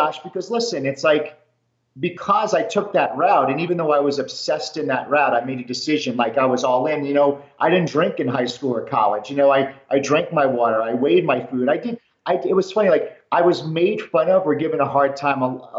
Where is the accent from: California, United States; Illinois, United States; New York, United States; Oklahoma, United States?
New York, United States; I grew up in New York and I had two parents who never graduated high school